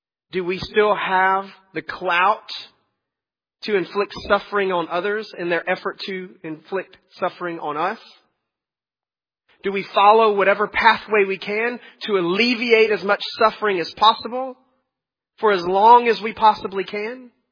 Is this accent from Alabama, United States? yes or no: no; Tennessee, United States; Because I'm from Tennessee, and if it weren't from Tennessee, you'd still be Mexico.